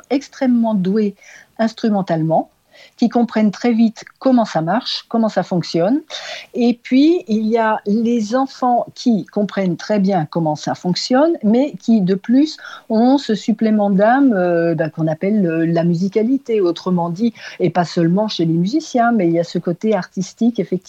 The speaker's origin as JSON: {"language": "French", "town": "Le Creusot", "region": "Bourgogne-Franche-Comté", "country": "France", "tie": "born or raised there", "also_born_or_lived": "Blanzy / Montceau-les-Mines", "said": "Moi, je suis née au Creusot. Ma famille habitait à Blanzy, puis à Monceau aussi un peu."}